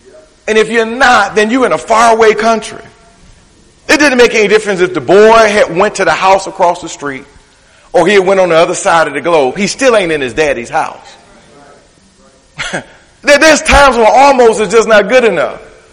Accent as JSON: {"language": "English", "town": "Detroit", "region": "Michigan", "country": "United States", "tie": "born or raised there", "said": "I was growing up in Detroit. We had corner stores on every corner."}